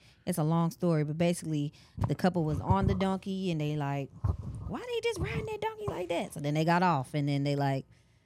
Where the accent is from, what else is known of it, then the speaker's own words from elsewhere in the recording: Memphis, Tennessee, United States; also born or lived in Chicago, United States; Okay, I'm from Memphis, so okay, you know, and Chicago.